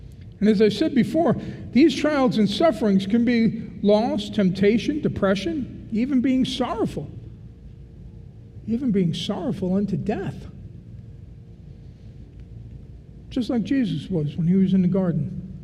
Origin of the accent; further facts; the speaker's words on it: Brooklyn, New York, United States; Now, I'm an Italian from Brooklyn.